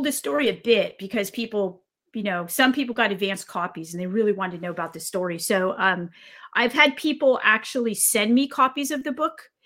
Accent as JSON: {"language": "English", "country": "United States", "said": "I think because I'm such an American"}